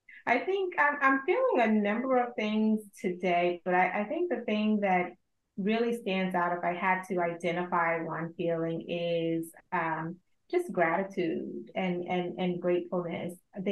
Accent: North Carolina, United States; also born or lived in Brooklyn, New York; I was born in Brooklyn, but at 6 months, my mom, who was a teacher, and at that time a single parent, sort of shipped me to North Carolina, which is common in those days.

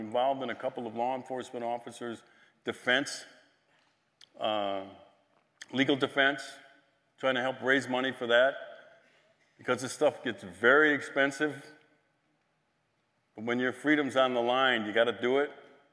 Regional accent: Milwaukee, Wisconsin, United States; In Milwaukee, Wisconsin, my hometown, a sheriff deputy and a City of Milwaukee police officer were shot

